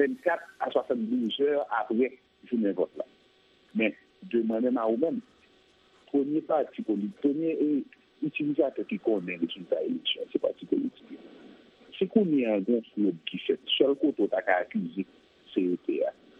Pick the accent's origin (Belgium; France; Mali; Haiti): Haiti; en tant qu'Haïtien, qui a des positions en plus et qui suit l'actualité